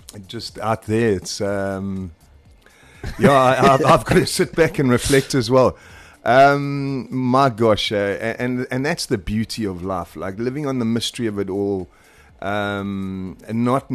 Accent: Newcastle, KwaZulu-Natal, South Africa; also born or lived in Pietermaritzburg; I'm a KZN boy. I was born in Pietermaritzburg, grew up in Newcastle.

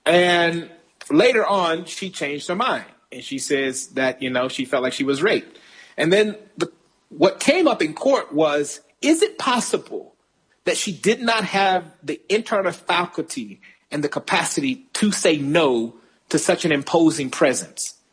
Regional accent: United States; as an American

